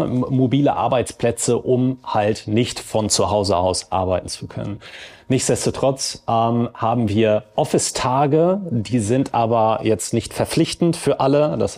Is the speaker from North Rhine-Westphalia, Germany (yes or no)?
yes; Detmold, North Rhine-Westphalia, Germany; Ich habe auch 10 Jahre im Rheinland gelebt, bin dann aber in meine Heimat nach Ostwestfalen, nach Detmold gezogen, von daher nicht weit von euch hier in Bielefeld entfernt.